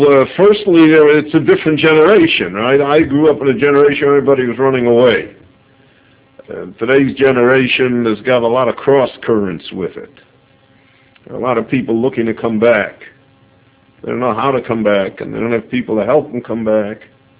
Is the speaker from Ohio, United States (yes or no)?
no; Chicago, Illinois, United States; when I was growing up in Chicago, so there were about 100 boys on our block on the west side